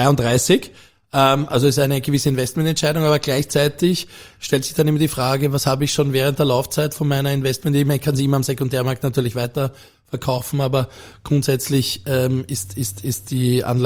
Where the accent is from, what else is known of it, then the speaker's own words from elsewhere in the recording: Vienna, Austria; ich bin selbst gebürtiger Wiener, ich bin in Floridsdorf aufgewachsen.